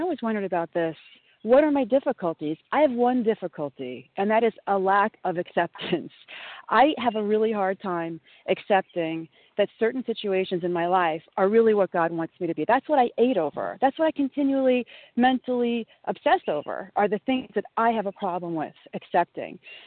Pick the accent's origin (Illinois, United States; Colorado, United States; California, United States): Illinois, United States; You know, I grew up in Southern Illinois, and we had the most spectacular scenery where I was.